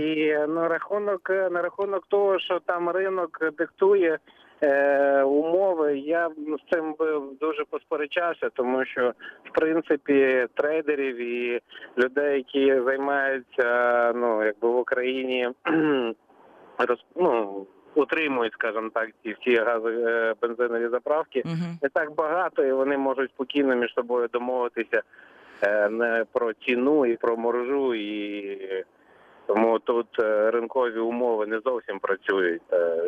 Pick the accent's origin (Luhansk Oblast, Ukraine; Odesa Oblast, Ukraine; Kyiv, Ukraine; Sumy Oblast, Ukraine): Kyiv, Ukraine; я з Києва.